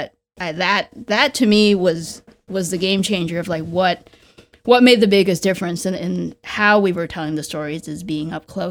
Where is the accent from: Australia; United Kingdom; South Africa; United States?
United States; I mean, I grew up in the States.